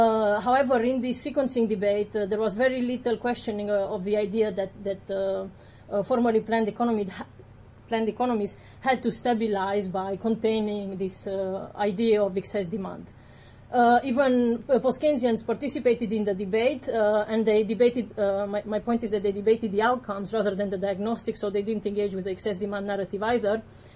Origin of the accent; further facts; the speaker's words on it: Romania; now in United States; And I'm from Romania, and I was born under under the planned system, and I have very good experience and very well-developed skills of queuing.